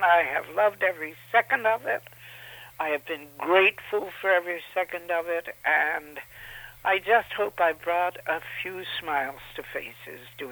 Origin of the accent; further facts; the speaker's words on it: Los Angeles, California, United States; also born or lived in El Paso, Texas; I grew up in Los Angeles. My family moved there in the 30s during the Depression. And we came from Texas, from El Paso.